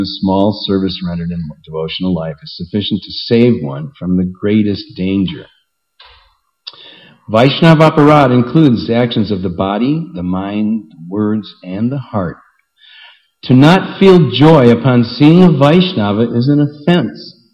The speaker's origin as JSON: {"language": "English", "country": "Ireland", "said": "because I'm Irish and I got all kinds of whacked out false ego, stupid stuff"}